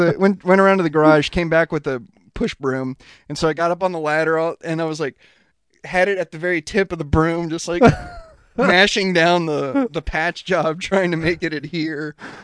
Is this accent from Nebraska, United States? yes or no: no; San Antonio, Texas, United States; You know, when growing up in San Antonio, we lived in this sprawling ranch house.